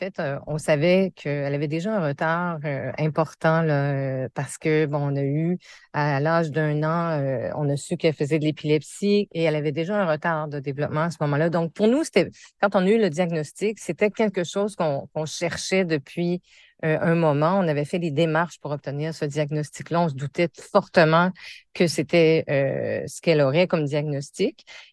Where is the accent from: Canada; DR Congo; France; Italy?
Canada; Quebec; now in New Brunswick, Canada; Je suis originaire du Québec, mais ça fait quand même plus de 30 ans que je suis ici.